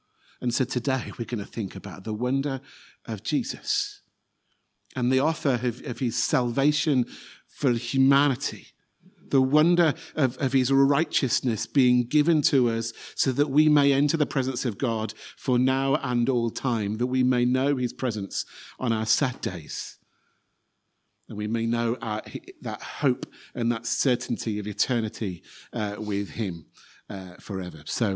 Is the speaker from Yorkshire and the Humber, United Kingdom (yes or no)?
no; Salford, North West England, United Kingdom; born there; I was born in Salford, in Greater Manchester. It's regarded as one of the poorest parts of the country.